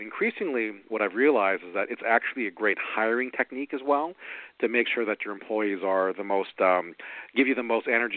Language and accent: English; Hawaii, United States; now in Chicago, United States; I was born and raised in Hawaii, and I live in Chicago now.